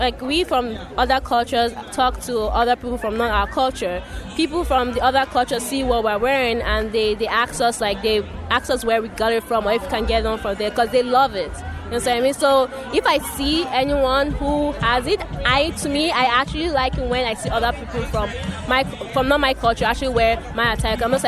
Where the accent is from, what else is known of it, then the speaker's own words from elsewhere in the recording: Nigeria; I'm originally from Nigeria